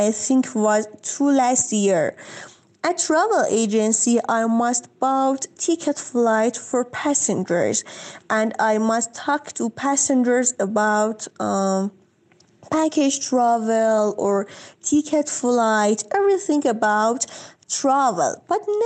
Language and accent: English; Qazvin, Qazvin Province, Iran; English is a second language; now in Tehran, Iran; I'm 24 years old. I'm from Qazvin, but I live in Tehran now.